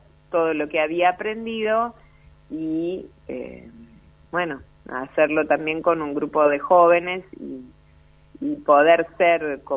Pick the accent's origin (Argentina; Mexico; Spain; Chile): Argentina; todos los argentinos me parecen muy solidarios